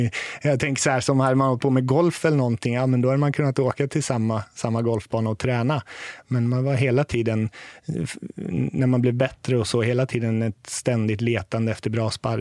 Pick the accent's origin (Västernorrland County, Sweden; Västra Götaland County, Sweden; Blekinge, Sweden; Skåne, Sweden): Västra Götaland County, Sweden; Tibro; i Tibro där jag kommer ifrån, en liten ort i Västergötland.